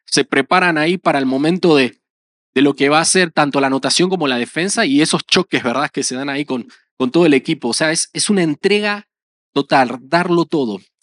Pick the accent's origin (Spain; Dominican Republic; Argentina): Argentina; Hay una frase en mi país, en Argentina, que es una frase que a veces hasta se usa aquí